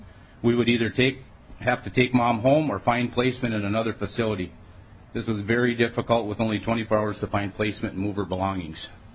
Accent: Avon, Minnesota, United States; from Central Minnesota, Avon, Minnesota.

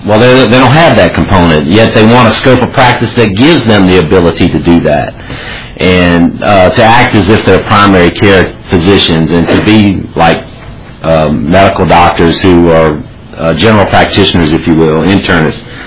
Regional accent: Louisiana, United States; Pardon me, I'm from deep, deep South Louisiana, so if my accent sort of throws you off, I tend to talk too fast, just raise your hand and I'll slow down.

